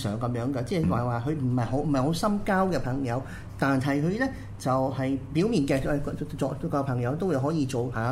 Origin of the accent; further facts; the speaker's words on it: East Malaysia, Malaysia; 西馬嘅資源係我哋東馬人嘅錢嚟㗎。